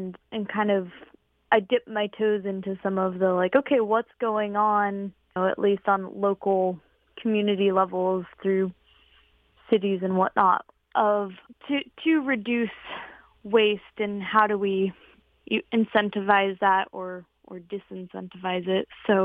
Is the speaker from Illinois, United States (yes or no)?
no; Concord, California, United States; I grew up in Concord, California, and very much so grew up without really any knowledge of the impact of waste